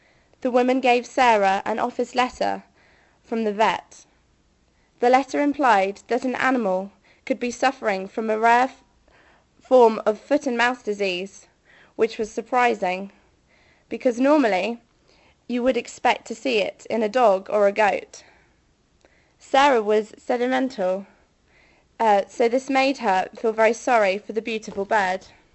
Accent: Torquay, South West England, United Kingdom; I live in England. I come from Devon. I was born there. I went to school.

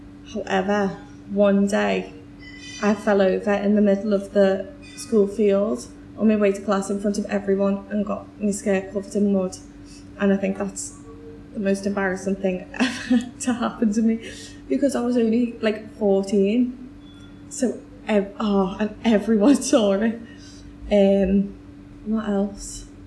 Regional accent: Liverpool, North West England, United Kingdom; now in Kirby, United Kingdom; I'm from Liverpool. I've got a cat called Lupin. My family is originally from Scotland years back, and there's a place in Scotland called Dunbar

